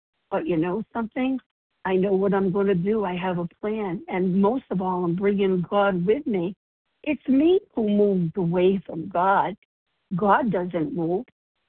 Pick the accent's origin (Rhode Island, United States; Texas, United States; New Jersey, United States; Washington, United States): Rhode Island, United States; I am from Rhode Island, and I'm recovered.